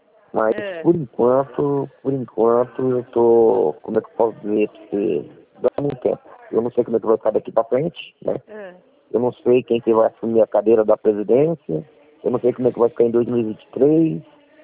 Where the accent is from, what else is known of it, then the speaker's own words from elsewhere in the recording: Maringá, Paraná, Brazil; sou de Maringá, no Paraná.